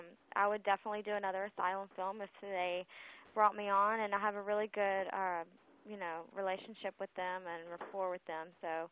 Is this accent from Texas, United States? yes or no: no; Jackson, Mississippi, United States; now in California, United States; I'm from Jackson, Mississippi, and I did some modeling in the southern states.